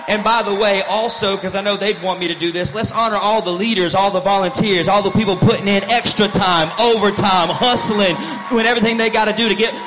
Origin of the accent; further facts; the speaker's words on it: Southern United States, United States; I'm from the South, y'all.